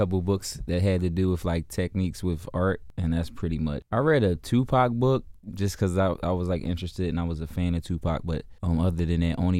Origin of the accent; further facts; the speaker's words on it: Philadelphia, Pennsylvania, United States; I'm an artist from Philadelphia.